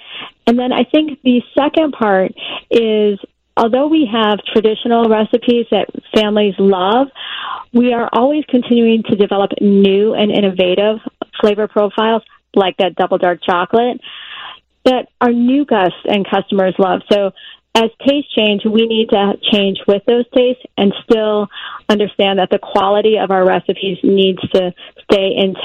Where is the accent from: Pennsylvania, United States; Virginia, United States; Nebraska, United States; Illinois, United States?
Illinois, United States; Chicago; So I know growing up in Chicago, every Valentine's Day, my dad would buy my mom a heart box